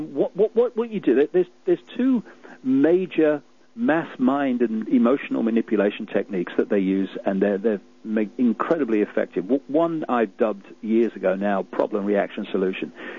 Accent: United Kingdom; born there; So I was born in Britain, and they call me British.

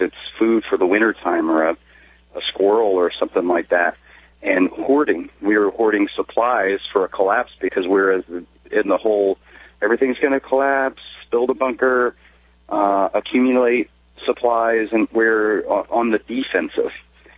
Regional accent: Colorado, United States; now in Florida, United States; We are broadcasting from Florida, away from our home state of Colorado.

